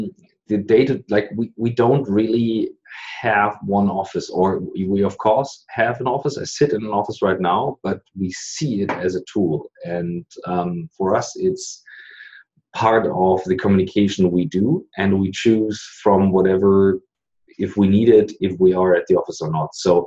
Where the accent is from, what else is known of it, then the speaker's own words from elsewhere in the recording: Germany; I'm an entrepreneur from Germany